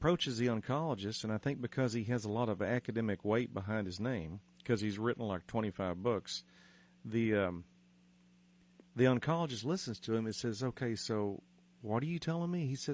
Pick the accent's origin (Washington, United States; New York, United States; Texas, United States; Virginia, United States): Texas, United States; Mesquite; Well, do you know that's where I'm from? I'm from Mesquite. I'm a North Mesquite stallion.